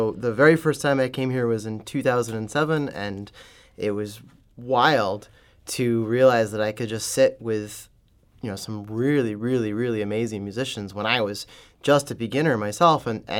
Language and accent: English; Ontario, Canada; I was growing up in Ontario